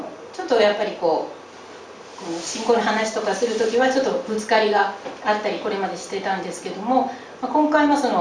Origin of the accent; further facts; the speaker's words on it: Dazaifu, Fukuoka, Japan; now in Fukuoka, Japan; 太宰府出身というか太宰府で生まれ育ったんですね。でそれで30歳ぐらいの時にまで太宰府でずっと過ごして、そしてそれから今のところ南区の方に引っ越したんですけれども